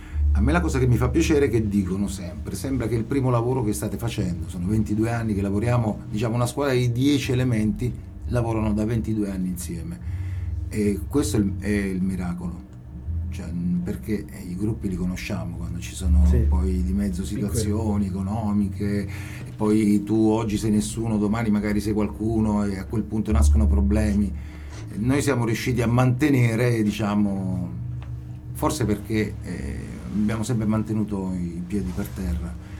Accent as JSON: {"language": "Italian", "region": "Apulia", "country": "Italy", "also_born_or_lived": "Switzerland", "lives_now": "Perugia, Italy", "said": "55 anni. Niente, io sono salentino, dalla provincia di Lecce, ma ho vissuto la mia vita in Svizzera. Nell'89 mi sono trasferito qua a Perugia"}